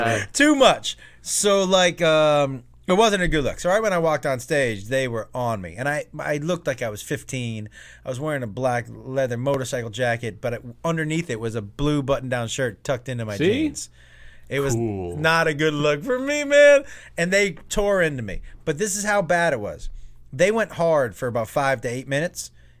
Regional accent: Massachusetts, United States; I was a young man growing up in Western Mass.

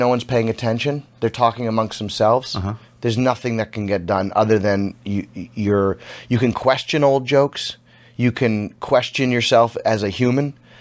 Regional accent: New Orleans, Louisiana, United States; So I was 18 or 19, and I grew up in New Orleans.

